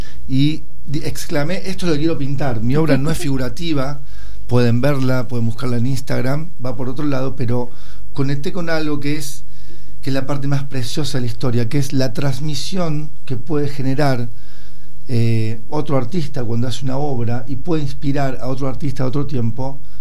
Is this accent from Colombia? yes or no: no; Villa Carlos Paz, Córdoba, Argentina; Yo resido en Villa Carlos Paz, he nacido allí, soy cordobés, vengo de las sierras